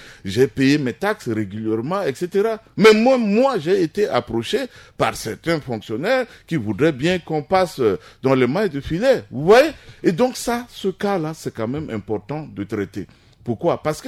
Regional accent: Central African Republic; Et quand tu fais des affaires en tant que centrafricain, c'est difficile.

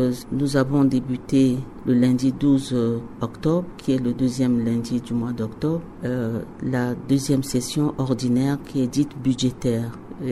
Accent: Central African Republic; Nous sommes 5 Centrafricains membres de ce Parlement. Et je suis en plus présidente de la délégation de la République centrafricaine et vice-présidente du Parlement de la CEMAC.

